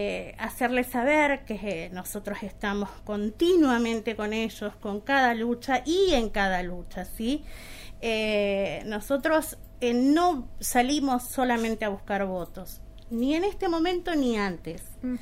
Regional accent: San Miguel de Tucumán, Tucumán, Argentina; born there; moved away as an adult; Yo soy nacida en Tucumán, en Capital, y decidí salir de ahí

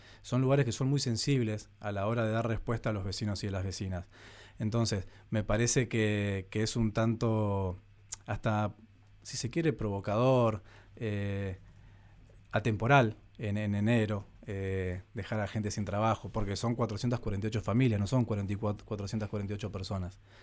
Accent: General Roca, Río Negro, Argentina; como concejal, como roquense, como renegrino y como argentino

